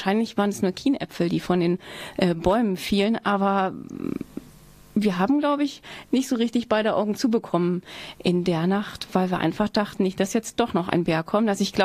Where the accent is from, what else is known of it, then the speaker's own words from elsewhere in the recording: Neubrandenburg, Mecklenburg-Vorpommern, Germany; also born or lived in Görlitz; Geboren bin ich im schönen Sachsen in Görlitz, bin aber aufgewachsen in Mecklenburg-Vorpommern, in Neubrandenburg